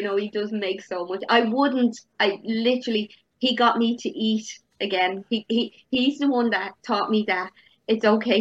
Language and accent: English; Ireland; But I think as Irish people, we do beat ourselves up all the time.